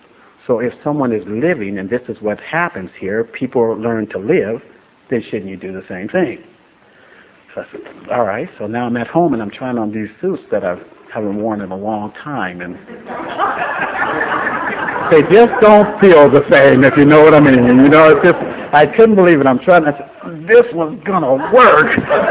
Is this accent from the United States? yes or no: yes; San Diego, California, United States; Like I said, I grew up in San Diego